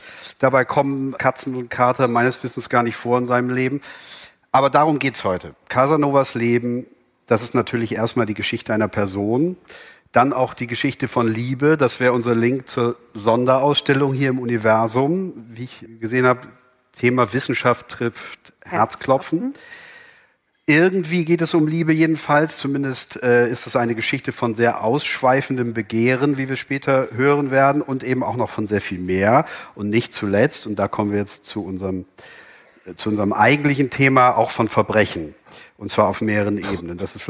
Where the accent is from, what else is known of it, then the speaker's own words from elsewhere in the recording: Bremen, Germany; born there; Stimmt, ich bin gebürtiger Bremer.